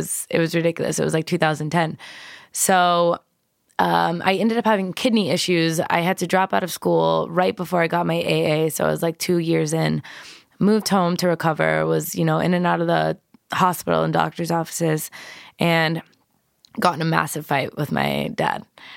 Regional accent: Tampa, Florida, United States; born and raised in Tampa, Florida, I was always kind of, you know, the hustler.

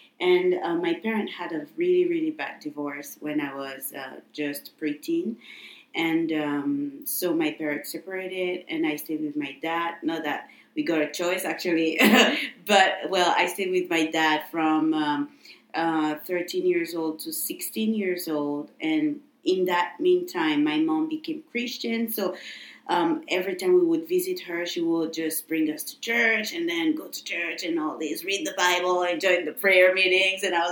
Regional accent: Benin; moved away as an adult; also born or lived in Canada; now in Japan; I was born and raised in West Africa, Benin, and I moved to Canada for my master's degree, then naturalized as a Canadian, stayed in Canada for about 16, 17 years, and came to Japan in 2017.

